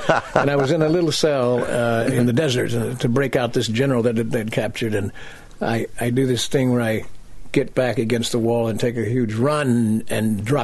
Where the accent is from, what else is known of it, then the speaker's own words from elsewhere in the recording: Kentucky, United States; Well, my hometown in Kentucky, they put on the marquee starring … in Straitjacket, also starring Joan Crawford.